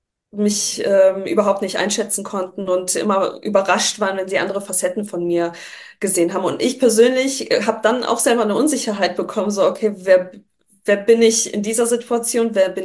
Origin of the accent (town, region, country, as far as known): Düsseldorf, North Rhine-Westphalia, Germany; born or raised there; also born or lived in Poland